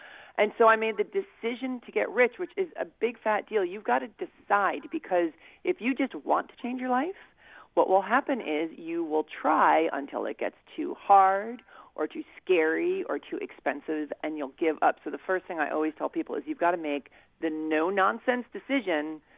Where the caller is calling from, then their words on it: Philadelphia, Pennsylvania, United States; I'm in Philly right now.